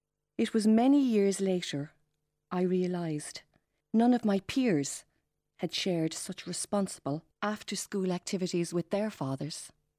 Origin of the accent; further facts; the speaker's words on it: Eastersnow, County Roscommon, Ireland; Coming from a family with a short coal mining tradition and growing up in Easter snow on the edge of the plains of Boyle and 20 miles from the epicentre of pit life